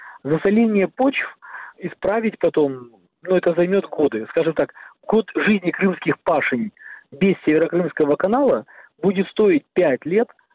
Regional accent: Krasnoperekopsk, Crimea, Ukraine; я сам из этих районов. Я из Красноперекопска

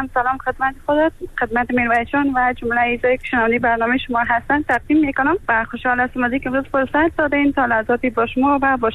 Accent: Afghanistan; من از افغانستان اومدم

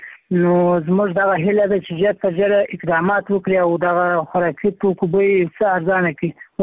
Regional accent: Maiwand, Kandahar, Afghanistan; د میوند ولسوالۍ څخه د سرپاهي کې یم.

